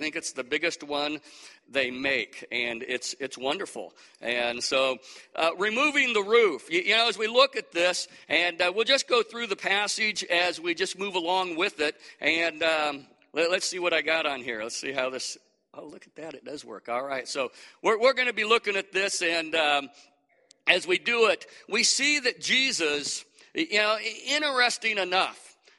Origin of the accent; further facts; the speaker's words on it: Lincoln, Nebraska, United States; No, I'm not. I'm from Lincoln, Nebraska. You know, so I'm a huge Husker fan.